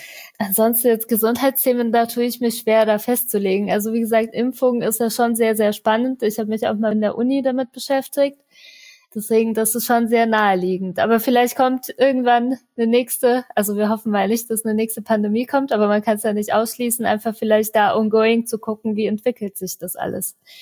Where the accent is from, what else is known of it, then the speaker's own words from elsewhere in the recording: Mainz, Rhineland-Palatinate, Germany; Fastnacht bei uns in Mainz